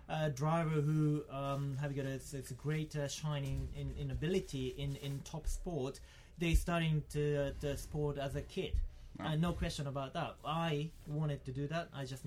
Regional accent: Japan; English is a second language; Come from Japan.

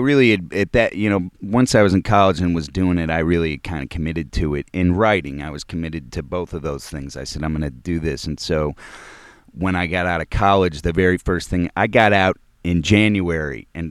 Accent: Connecticut, United States; I'm from Connecticut. Yeah, sure enough, and I went to college in New Haven

